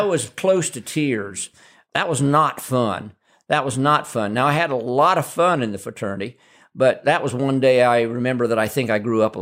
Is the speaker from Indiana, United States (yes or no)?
no; Ohio, United States; Well, I'll have to say I grew up in Western Ohio with very bland cooking.